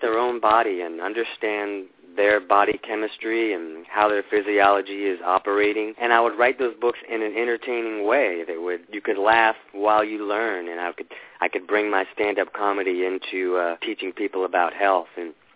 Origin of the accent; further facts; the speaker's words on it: Florida, United States; now in Los Angeles, United States; I grew up in Florida, and now I live in Los Angeles